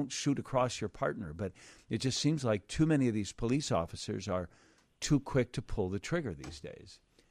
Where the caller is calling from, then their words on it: Chicago, Illinois, United States; And that's funny because I'm calling you from Chicago.